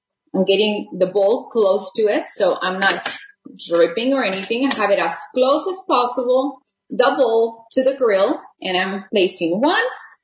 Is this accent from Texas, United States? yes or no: yes; Texas, United States; And of course, I'm from Texas. I have to put a jalapeno.